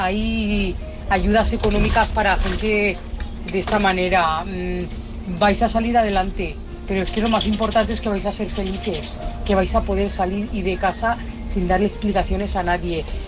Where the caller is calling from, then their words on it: Zaragoza, Aragon, Spain; de Zaragoza.